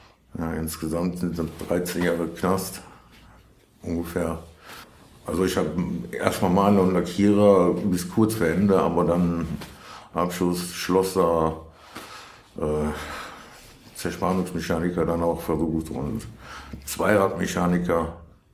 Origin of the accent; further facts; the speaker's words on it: Duisburg, North Rhine-Westphalia, Germany; also born or lived in Kamp-Lintfort; ich bin 73 in Kamp-Lintfort geboren, bin aber eigentlich Duisburger. War aber ziemlich lange Zeit im Heim oder in mehreren Heimen